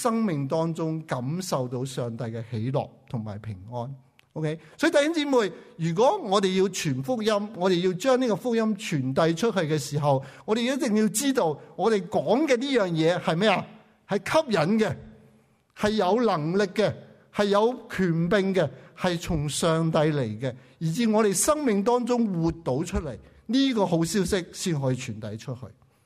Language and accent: Chinese; Hong Kong; 如果你香港以前有句说话叫做每日笑一笑，什么世界更美妙啊。是吗？我不知道你有没有听过，但我就在那个年代长大